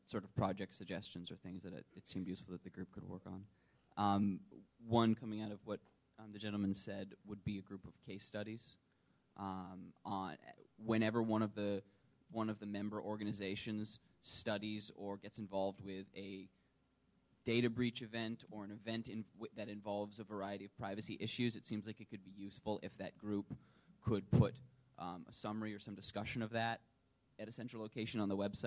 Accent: United States; I realize this might be, to some degree, revealing the fact that I'm American

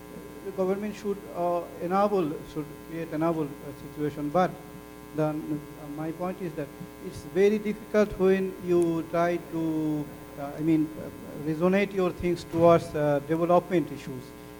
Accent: Bangladesh; English is a second language; from Bangladesh.

